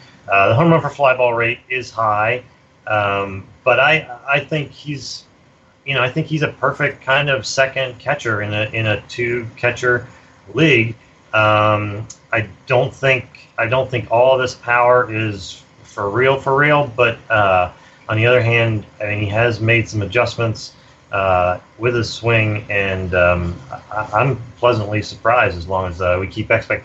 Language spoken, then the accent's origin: English; Philadelphia, Pennsylvania, United States; I'm from Philadelphia, so I do see a lot of him.